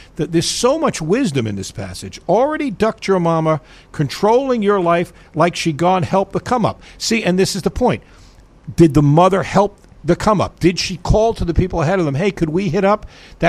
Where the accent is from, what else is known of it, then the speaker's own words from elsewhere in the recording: New York, United States; I grew up on Long Island where the golf courses are very, very crowded.